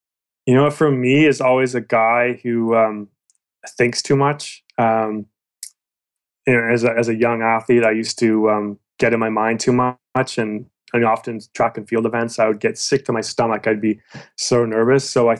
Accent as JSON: {"language": "English", "town": "Victoria", "region": "British Columbia", "country": "Canada", "tie": "born or raised there", "lives_now": "Toronto, Canada", "said": "Yeah, so I grew up in Victoria, but I live in Toronto now."}